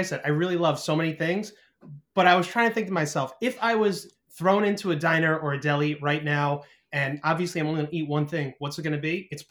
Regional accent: New Jersey, United States; And growing up in New Jersey, I worked at a deli throughout high school.

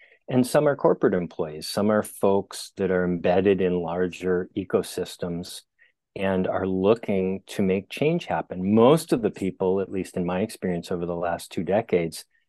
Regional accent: Midwest, United States; I grew up in the Midwest, and after college, I was a bartender for a little while

